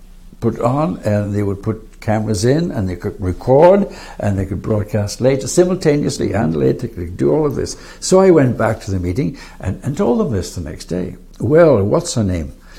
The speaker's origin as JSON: {"language": "English", "country": "Canada", "said": "I said, because, madam, I am a Canadian and I am free to telephone any hotel that I wish in this country or in any other."}